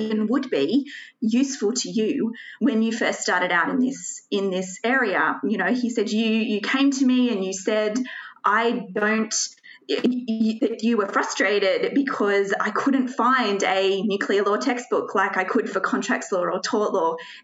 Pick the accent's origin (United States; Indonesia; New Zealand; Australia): Australia; I'm an Australian. I grew up in Australia. I went to Sydney University